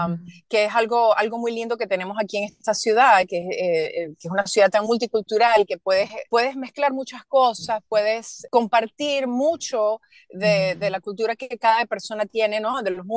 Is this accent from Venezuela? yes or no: yes; Venezuela; now in Toronto, Canada; en esta ciudad que bueno, que es donde resido ahora, aunque soy originalmente de Venezuela.